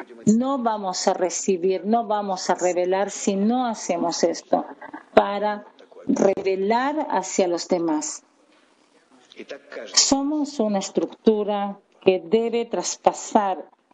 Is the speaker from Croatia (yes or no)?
yes; Croatia; Hola, soy de Croacia.